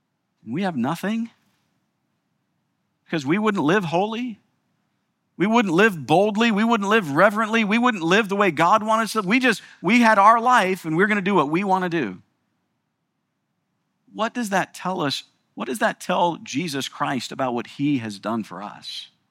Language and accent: English; United States; Look, I'm so thankful that I'm an American. I'm proud to be in America.